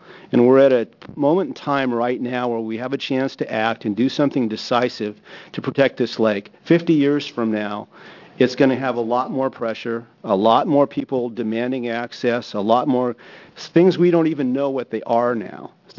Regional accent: Bend, Oregon, United States; I'm from Bend. I've been going to Waldo Lake since I was a small child.

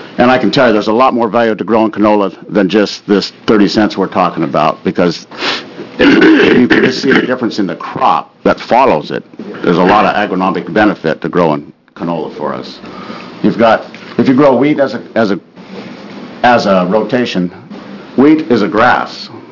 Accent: Sublimity, Oregon, United States; I'm a farmer from Sublimity, Oregon, and I was one of the ones that grew canola back.

